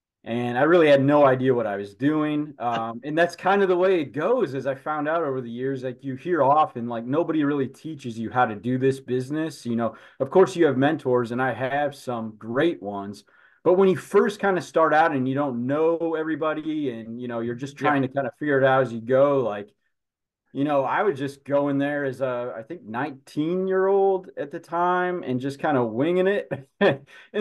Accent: Akron, Ohio, United States; I'm born and raised in Akron, and I'm with the Firestone on the west side.

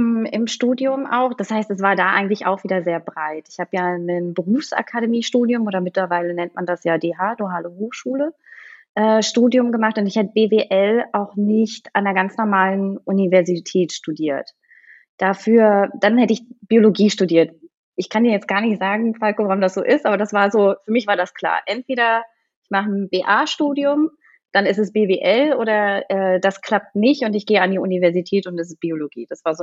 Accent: Lower Saxony, Germany; now in Zurich, Switzerland; Ich lebe aktuell in der Schweiz, im schönen Zürich, komme aber aus Deutschland, bin in der Nähe von Wolfsburg aufgewachsen, in einer ganz, ganz kleinen Stadt mit viel Land drumherum.

